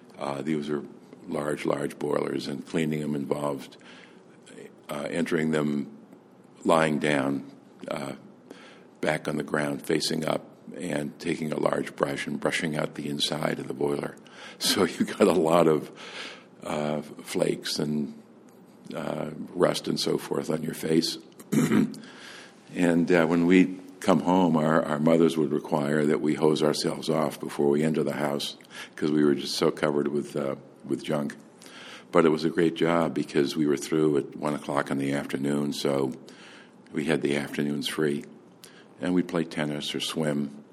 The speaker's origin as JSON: {"language": "English", "town": "Wellesley", "region": "Massachusetts", "country": "United States", "tie": "born or raised there", "said": "I was born in Boston and raised in Wellesley, Massachusetts. Went to elementary school, junior high school, and started high school there in Wellesley."}